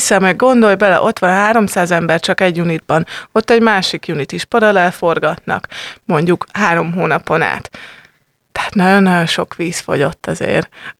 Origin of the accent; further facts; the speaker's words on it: Hungary; also born or lived in England; és én hazaköltöztem Angliából